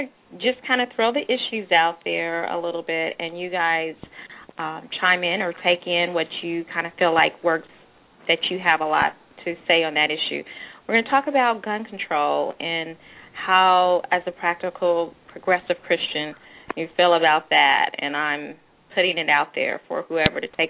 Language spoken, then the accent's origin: English; the South, United States; And, you know, I'm from the South, so, you know, my grandmother says, baby, you can go to the smorgasbord